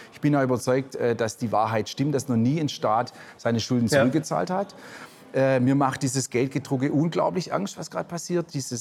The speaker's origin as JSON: {"language": "German", "region": "Baden-Württemberg", "country": "Germany", "said": "also einfach als wahrscheinlich als Schwabe"}